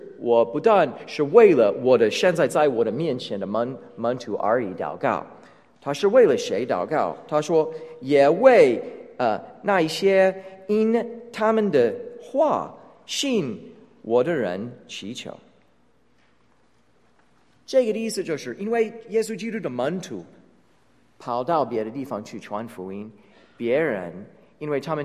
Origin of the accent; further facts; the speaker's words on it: United States; Chinese is a second language; now in Taiwan; 我住在台湾一共17年，从1992年到今年夏天的时候，台湾是我的家。所以如果别人问我你是从哪里来的，我没有说我是从美国来的，我现在说我是从台湾来的